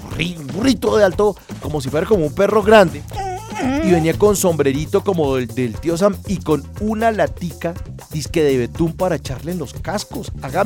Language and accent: Spanish; Colombia; Pero así somos los colombianos.